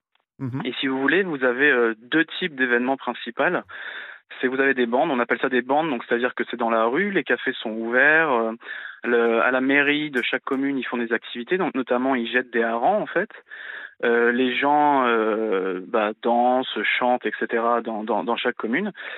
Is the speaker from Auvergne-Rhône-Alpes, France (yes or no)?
no; Dunkirk, Hauts-de-France, France; Je suis originaire du Dunkerquois, ouais. J'ai 32 ans.